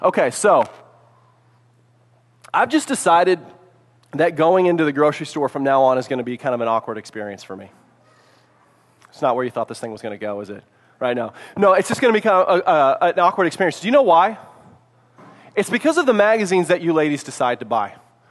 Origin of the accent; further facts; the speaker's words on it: Bolivar, United States; especially in Bolivar where I live, like, tons of people. I grew up in Bolivar. Everybody knows me, right?